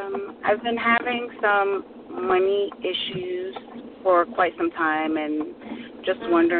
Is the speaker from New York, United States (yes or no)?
yes; New York City, New York, United States; born there; Yes, I was born in the Bronx.